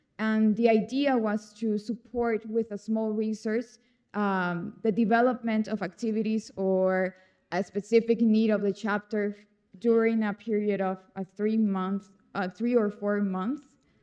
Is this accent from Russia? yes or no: no; El Salvador; also born or lived in Mexico; I'm from El Salvador and Mexico.